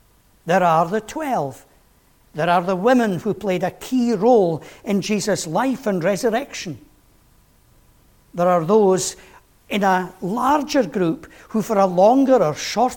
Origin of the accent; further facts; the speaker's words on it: Galashiels, Scotland, United Kingdom; accent: Borders; first language broad Gala; I've often joked that English was my second language, and Rosemary's laughing. My first language being broad Gala. For those of you who don't know, Gala Shields is a very important place in the borders.